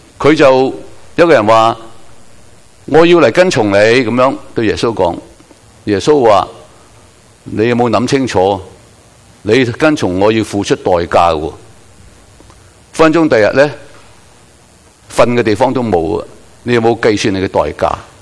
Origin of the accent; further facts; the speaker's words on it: Guangdong, China; 大家睇到呢啲草莓啊，我哋广东人叫士多啤梨啊